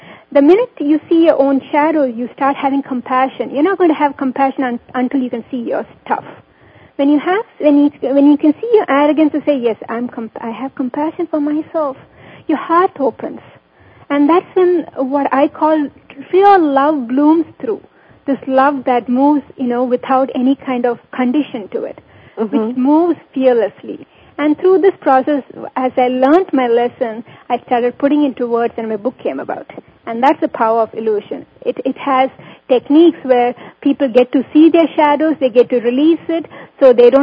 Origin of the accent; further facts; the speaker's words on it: India; born there; I was born in India to a middle-class family. We didn't have a lot of money.